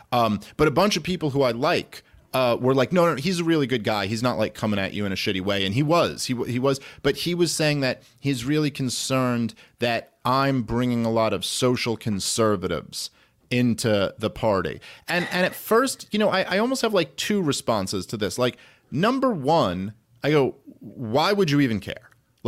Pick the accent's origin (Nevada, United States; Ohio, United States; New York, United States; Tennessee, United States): New York, United States; Brooklyn; I've came up in the stand-up comedy scene. I'm a Jew from Brooklyn.